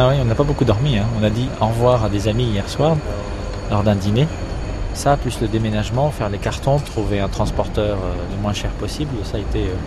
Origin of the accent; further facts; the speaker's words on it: France; J'ai grandi dans une famille d'origine algérienne. On a grandi en France, j'ai toujours étudié en France.